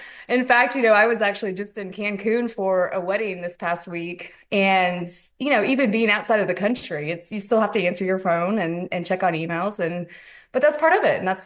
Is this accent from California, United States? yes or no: no; Blue Springs, Missouri, United States; Well, so I grew up in the Kansas City area, Blue Springs specifically, and went through high school, that entire area, and then went to college in Kansas City, started out at UMKC and ended up getting my degree from Park Univers